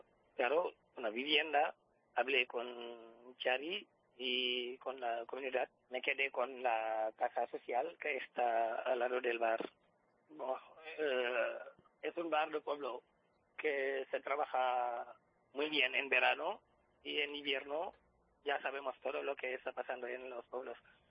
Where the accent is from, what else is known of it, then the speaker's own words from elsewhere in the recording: Senegal; now in Barromán, Spain; Soy senegalés y llevo ya 9 años aquí en España, pero 4 en Barromán.